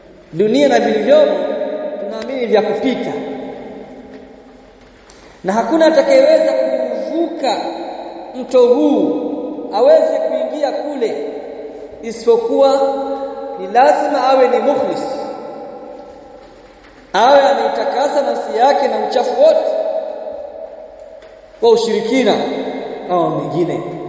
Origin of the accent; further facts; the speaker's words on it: Kigoma, Tanzania; Kule kwetu Kigoma, kipindi Sheikh wetu Sheikh Kazema miaka ya 80-81 huko nyuma